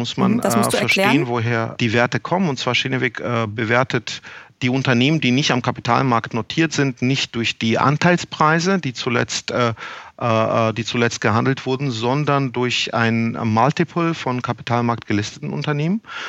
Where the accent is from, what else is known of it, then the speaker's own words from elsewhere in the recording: Georgia; moved away as an adult; now in Germany; Ich habe einen Migrationshintergrund, also bin aus Georgien irgendwann 1995 zur Promotion nach Deutschland gekommen